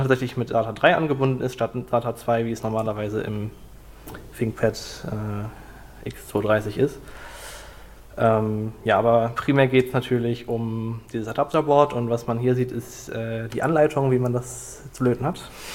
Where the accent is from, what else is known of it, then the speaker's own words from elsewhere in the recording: Hamburg, Germany; ich komme aus Hamburg und das hier ist mein erstes Chaos-Event